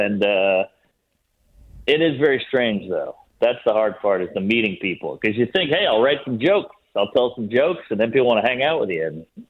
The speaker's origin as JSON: {"language": "English", "town": "New Orleans", "region": "Louisiana", "country": "United States", "tie": "born or raised there", "said": "Well, I grew up outside right outside the French Quarter in a shitty, in a dilapidated mansion."}